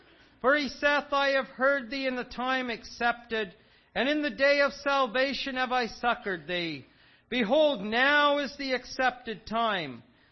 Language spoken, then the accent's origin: English; Smiths Falls, Ontario, Canada; When I was growing up in the Smiths Falls, Rita Ferry area of the Ottawa Valley